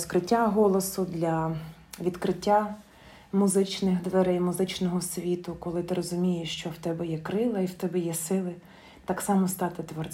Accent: Kharkiv, Kharkiv Oblast, Ukraine; Просто я з Харкова, і, наприклад, те середовище музичне, в якому я виростала, це були явно не українські народні пісні, на жаль. Тобто зрозуміло, що в Харкові там більш було російської навали такої, от тому я виростла на русських піснях.

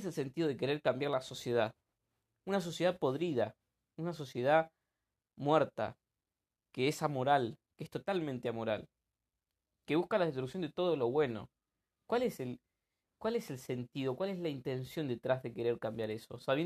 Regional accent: Argentina; entre las 44 millones de personas que somos los argentinos

